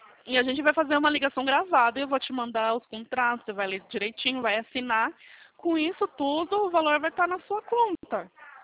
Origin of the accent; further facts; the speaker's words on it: São Paulo, Brazil; eu sou de São Paulo.